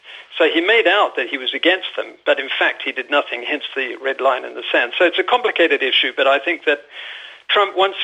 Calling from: Fuengirola, Andalusia, Spain; … and Fuengirola.

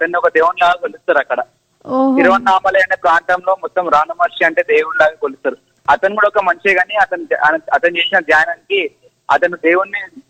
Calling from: Hyderabad, Telangana, India; నేను హైదరాబాద్ నుంచి అండి. మా అయితే ప్రాపర్ మేనేజ్ కానీ హైదరాబాద్ లో ఉంటాను అండి.

